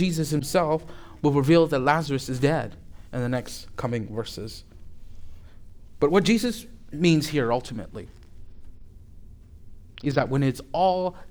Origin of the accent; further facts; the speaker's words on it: Kansas City, Kansas, United States; I tell people I'm from Kansas City, and they automatically think I'm from Kansas City, Missouri, right? But we live on the better side of Kansas City, which is the Kansas side.